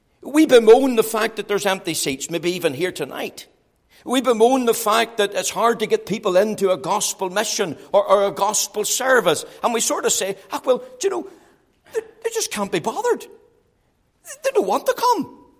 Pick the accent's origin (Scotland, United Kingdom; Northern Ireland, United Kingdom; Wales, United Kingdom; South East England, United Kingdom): Northern Ireland, United Kingdom; Drumadraw; But you know, when I was growing up in Drumadraw, my aunt sent me along faithfully to church and Sunday school every Sunday.